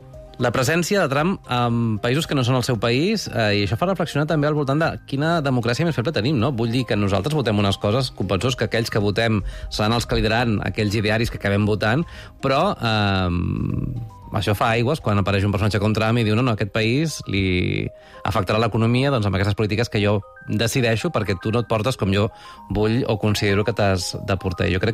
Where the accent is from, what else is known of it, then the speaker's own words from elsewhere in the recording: Olesa de Montserrat, Catalonia, Spain; Jo soc d'Olesa de Montserrat i vaig començar allà, també per casualitat.